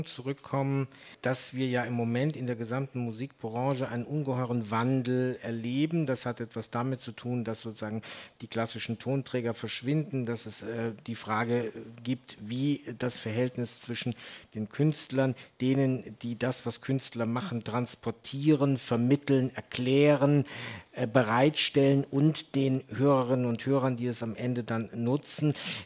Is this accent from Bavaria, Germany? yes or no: no; Berlin, Germany; was haben wir eigentlich dazu selber beigetragen als Berliner